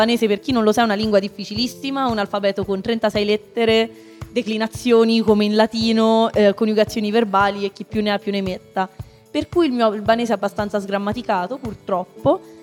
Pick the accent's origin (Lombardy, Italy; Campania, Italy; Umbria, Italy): Umbria, Italy; Gubbio; accent: Perugian dialect; Io sono nata qua, sono nata a Gubbio.